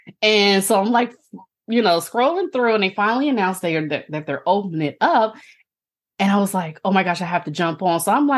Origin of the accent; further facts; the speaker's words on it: Oakland, California, United States; But I grew up in Oakland, California. So like going to Disneyland and doing those things, that was kind of like, wasn't really heard of.